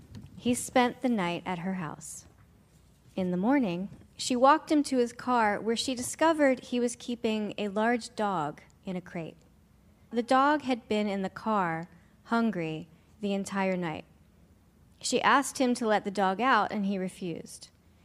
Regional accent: Philadelphia, Pennsylvania, United States; now in New York, United States; Well, I moved to New York 18 years ago from here. I grew up in Philadelphia.

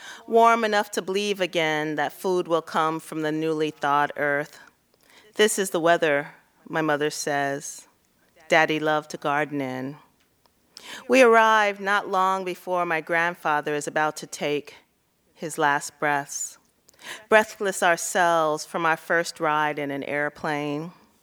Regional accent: New York, United States; also born or lived in Ohio / South Carolina; I grew up in, I was born in Ohio, and then from Ohio we moved to South Carolina. And from South Carolina we were part of the Great Migration, and we went to New York.

